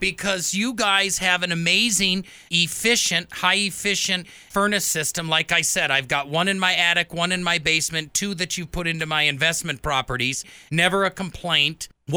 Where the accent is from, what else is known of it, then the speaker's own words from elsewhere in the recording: Wisconsin, United States; I was born and raised in Wisconsin. I know the craftsmanship. I'm a German myself.